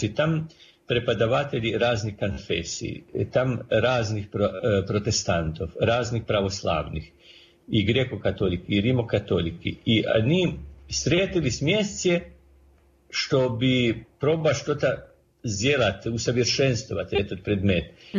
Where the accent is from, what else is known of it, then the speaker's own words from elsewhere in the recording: Croatia; Даже забыли сказать, что я из Хорватии